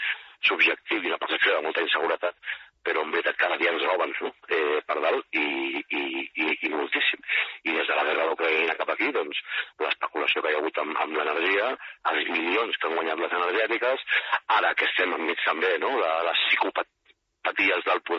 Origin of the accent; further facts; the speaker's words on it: Barcelona, Catalonia, Spain; com els que som de Barcelona ho coneixem més